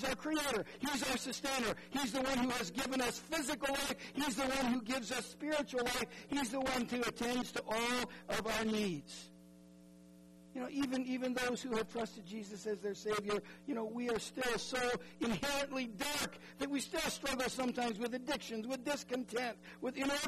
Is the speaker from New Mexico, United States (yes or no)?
no; Minnesota, United States; Now, I grew up in Minnesota, so don't all you complain.